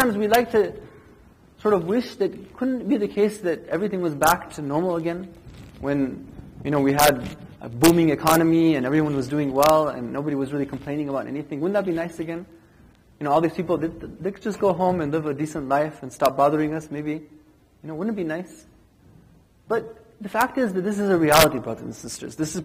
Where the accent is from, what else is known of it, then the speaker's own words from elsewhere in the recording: United States; You know, I grew up in America, and I can safely say that I never remember something like this happening before.